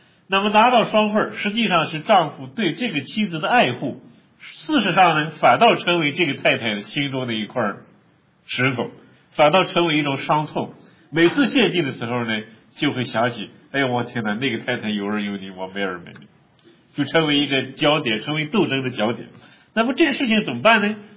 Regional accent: Northwest China, China; 相当于我们西北人喝黄酒

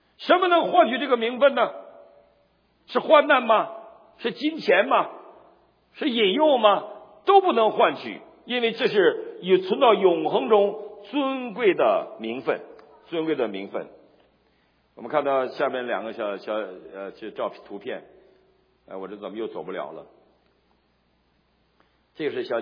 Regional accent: Northeast China, China; 这我们中国叫鸡蛋汤、蛋花汤，我们东北人就会做这两种汤

